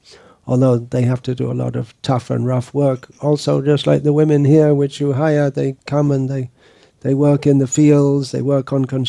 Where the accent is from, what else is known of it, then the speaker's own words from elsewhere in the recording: Detroit, Michigan, United States; well, we're from Detroit, that thing, kind of things. We grew up with that.